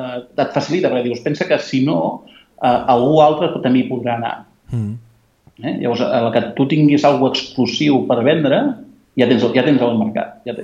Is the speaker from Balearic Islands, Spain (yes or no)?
no; Verges, Catalonia, Spain; Jo sóc de Verges i que són 1.200 habitants.